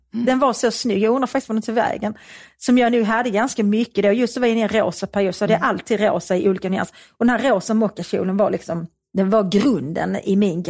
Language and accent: Swedish; Svedala, Skåne, Sweden; Och jag jobbade extra som barnflicka hos en frisör i Svedala, där jag växte upp